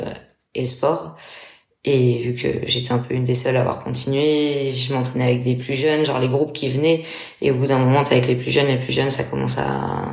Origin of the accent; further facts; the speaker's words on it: Metz, Grand Est, France; je suis française, j'ai 25 ans, je suis originaire de Metz.